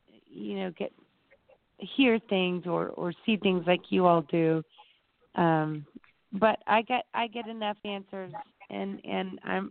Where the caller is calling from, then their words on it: Indianapolis, Indiana, United States; I'm from Indianapolis.